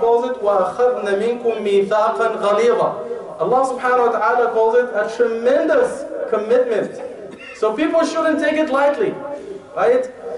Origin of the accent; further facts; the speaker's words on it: Egypt; from what I have seen here and back home, you know, I traveled and I grew up in Egypt